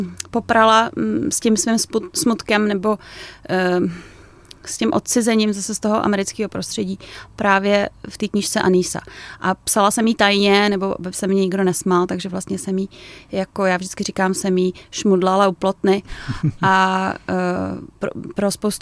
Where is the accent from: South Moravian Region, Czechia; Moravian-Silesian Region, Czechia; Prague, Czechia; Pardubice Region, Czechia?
Prague, Czechia; Tak Bydlím v Nuslích, já jsem z Nuslí.